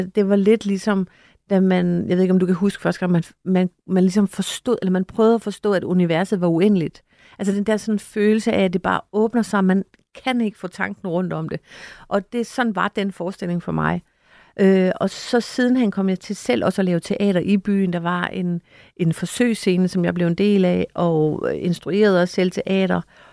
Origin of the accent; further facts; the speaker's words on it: Haderslev, Region of Southern Denmark, Denmark; Jeg voksede op i Haderslev